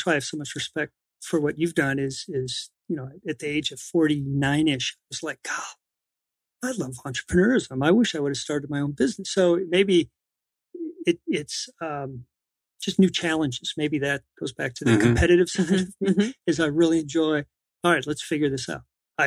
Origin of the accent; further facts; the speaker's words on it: Wisconsin, United States; Growing up in Wisconsin, it was pretty sheltered. What happened in our own little town, that was about it.